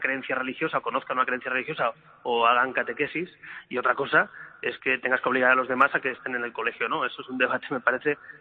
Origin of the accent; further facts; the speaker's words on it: Spain; yo soy un ejemplo de eso, como muchos españoles que hemos estudiado en escuela pública y en escuela concertada.